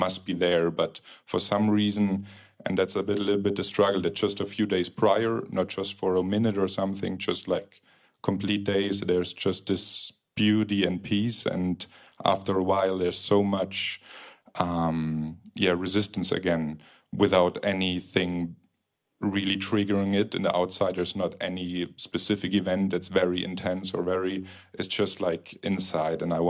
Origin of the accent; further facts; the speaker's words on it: Germany; now in Cyprus; I'm from Germany and living in Cyprus.